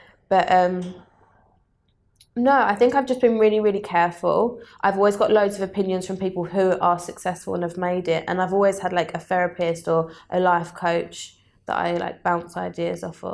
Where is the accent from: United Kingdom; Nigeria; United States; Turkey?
United Kingdom; Southend, East of England; I grew up in Southend, so there's not a lot of money there.